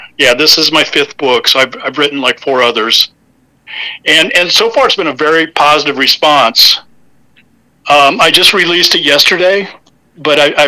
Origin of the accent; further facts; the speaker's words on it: Webster City, Iowa, United States; Yeah, I grew up in Webster City, born in Hamilton County Hospital.